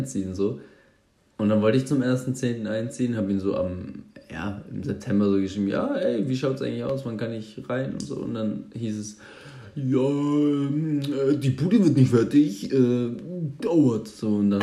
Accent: Augsburg, Bavaria, Germany; Aus Augsburg. Ich bin geboren in Augsburg, immer noch wohnhaft in Augsburg.

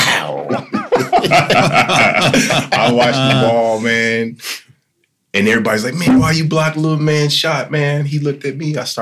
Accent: Benton Harbor, Michigan, United States; I came from Benton Harbor. It was kind of one-sided. You know how we look at things at home.

